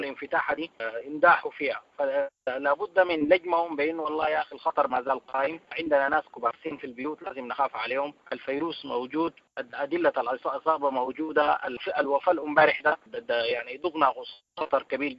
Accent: Sudan; نحن أصلا كسودانيين

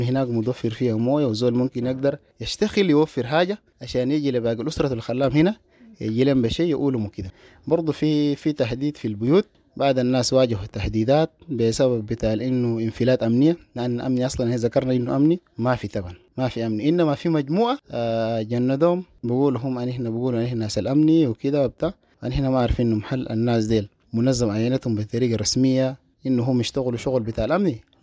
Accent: Sudan; وطبعا حسب أنا هنا سودانيين طبعا عندنا محنة وعندنا محبة كده بيناتنا

